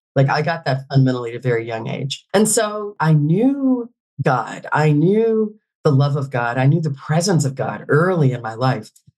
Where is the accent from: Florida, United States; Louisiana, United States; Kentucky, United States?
Kentucky, United States; I'm not just Southern. I'm Appalachian, like Kentucky.